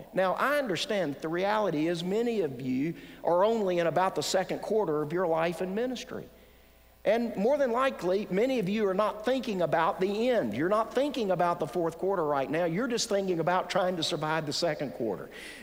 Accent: Tuscaloosa, Alabama, United States; most of you know that I'm from Tuscaloosa, Alabama, and we play a little bit of football around there

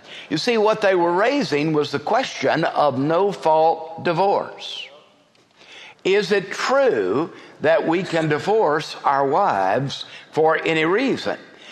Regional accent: Texas, United States; I am an Irish Texan. Spells danger for everybody.

